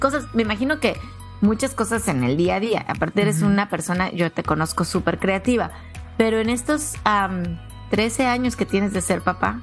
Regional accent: Mexico; hay una frase en México, yo soy originaria de México, que la usamos un montón

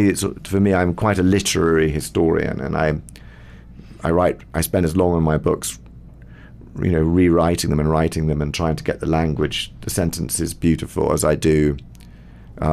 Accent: England, United Kingdom; But obviously, being English, it's great to be in South Africa.

